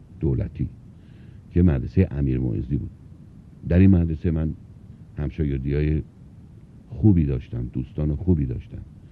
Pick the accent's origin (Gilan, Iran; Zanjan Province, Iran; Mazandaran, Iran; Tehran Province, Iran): Mazandaran, Iran; Nur; ما البته نوری هستیم مازندرانی